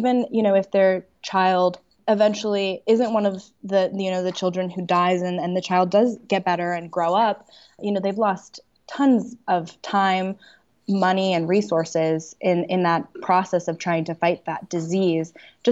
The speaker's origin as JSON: {"language": "English", "region": "Washington", "country": "United States", "said": "So I am from Washington State."}